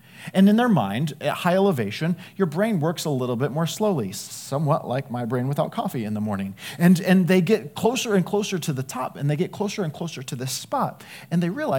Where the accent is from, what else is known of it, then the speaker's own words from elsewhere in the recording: Colorado, United States; I'm from Colorado originally, love the mountains.